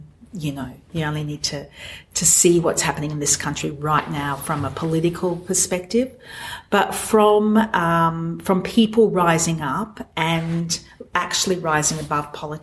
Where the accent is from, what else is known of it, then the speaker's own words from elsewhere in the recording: Australia; We love living here, growing up in Australia, and I, you know, you've got the beach right on out. I live near the beach, on the beach.